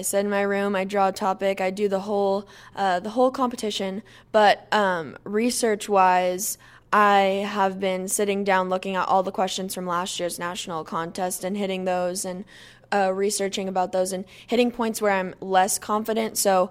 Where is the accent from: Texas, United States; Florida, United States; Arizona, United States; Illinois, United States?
Florida, United States; Wesley Chapel; now in Oklahoma, United States; So I am actually from Wesley Chapel, Florida, which is a suburb of Tampa, and I've lived in Oklahoma for about 5 years now.